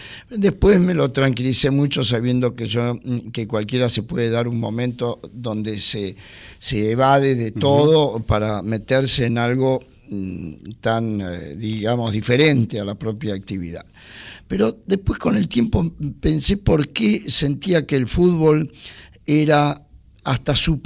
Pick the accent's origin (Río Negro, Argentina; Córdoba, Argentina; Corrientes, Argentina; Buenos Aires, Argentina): Buenos Aires, Argentina; yo nací en San Telmo. Y me crié en Liniers, aunque me nacionalicé boquense